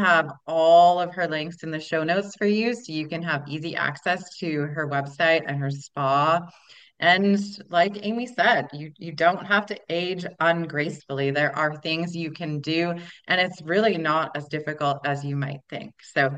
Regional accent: Canada; I'm from Canada

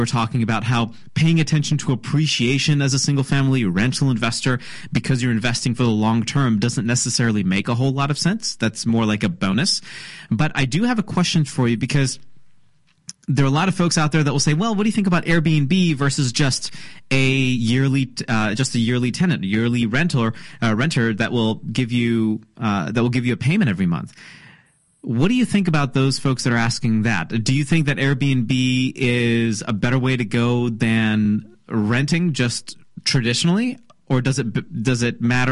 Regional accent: India; And let me tell you, I can't even begin to grasp how to do business in India. And I am Indian.

